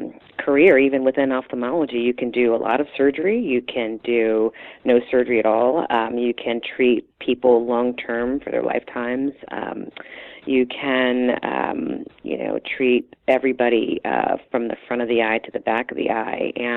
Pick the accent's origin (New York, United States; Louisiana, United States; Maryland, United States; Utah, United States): Maryland, United States; I am originally from Maryland, and my Hopkins has been my first and only faculty job thus far. And my husband and his family are from Baltimore.